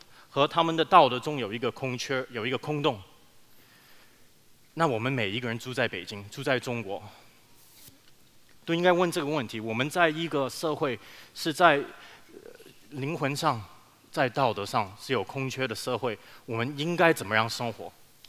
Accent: Las Vegas, Nevada, United States; also born or lived in Taipei, Taiwan / Hong Kong; now in China; 没有那个台湾口音啊。2岁之后去了香港，大概8岁去了拉斯维加斯，没听错，对，我在拉斯维加斯长大的。所以我是哪里人？我真的不知道怎么回答，因为我是台湾人，有一点点不对。

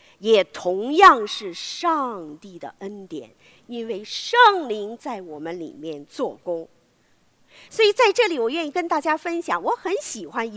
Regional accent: China; 是不是我们中国人的一个背景，我们的文化？

